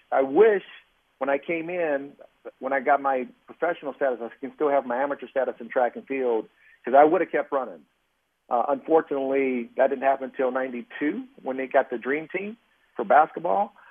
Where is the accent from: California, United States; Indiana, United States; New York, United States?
Indiana, United States; that I even went through, growing up in Indiana